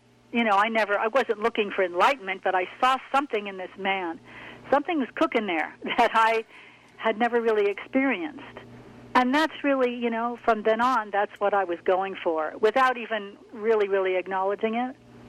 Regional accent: New York, United States; born there; also born or lived in California; I was born in New York, moved to California, lived there for 4 years, back to New York. But I was Catholic

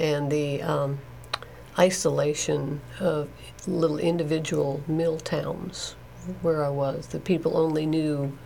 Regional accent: Alaska, United States; And when I went, they found out I was from Alaska. They assumed I was an Eskimo.

